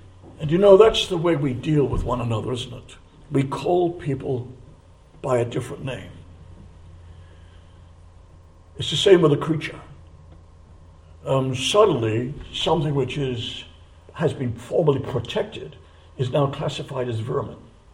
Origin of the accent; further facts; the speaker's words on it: England, United Kingdom; To my shame, I have to say that as English people, we have looked upon the members of the continent as a very different breed altogether than what we British are. We are English.